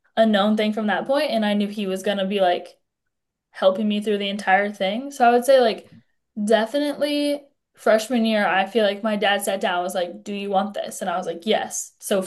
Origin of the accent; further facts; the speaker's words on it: Copley, Ohio, United States; So yeah, I'm from Copley, Ohio, and I started my freshman year.